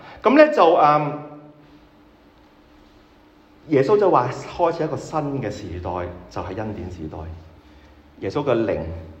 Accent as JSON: {"language": "Cantonese", "country": "China", "lives_now": "United Kingdom", "said": "我身為中國人，我都係咁講。"}